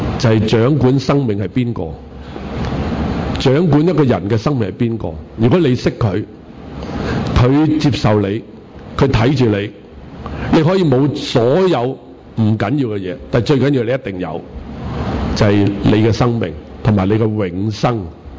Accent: Hong Kong; 第一件事我有，就是我是香港居民。我沒有我的行李，但我的身份是肯定的，因為我是香港人。

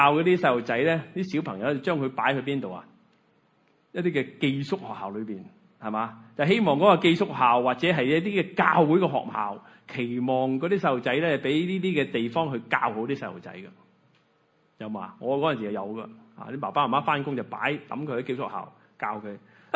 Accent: Guangdong, China; 我们广东人有个说话呢

